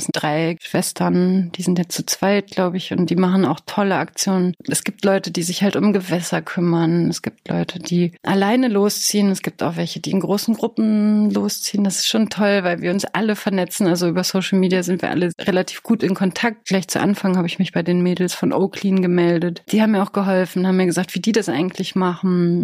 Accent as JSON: {"language": "German", "town": "Bochum", "region": "North Rhine-Westphalia", "country": "Germany", "tie": "born or raised there", "also_born_or_lived": "Poland", "said": "Ich bin in Bochum groß geworden, also in Polen geboren und dann in Bochum groß geworden."}